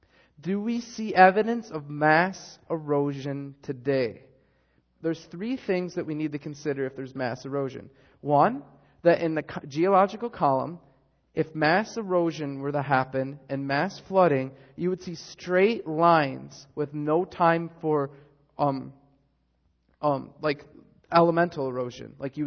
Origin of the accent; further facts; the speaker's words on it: Michigan, United States; I grew up in Michigan, and I've traveled around when I was a little kid to Iowa and these places